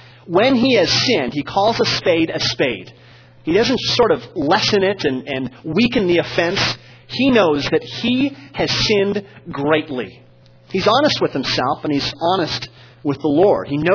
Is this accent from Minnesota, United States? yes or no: yes; Cottonwood, Minnesota, United States; the tragedy in my hometown of Cottonwood, Minnesota, this last Tuesday.